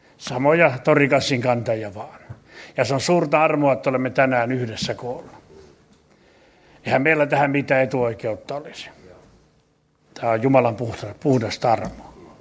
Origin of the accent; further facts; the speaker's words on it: Laihia, Ostrobothnia, Finland; joka on vähän samanlainen kuin mun kotipuolella Laihialla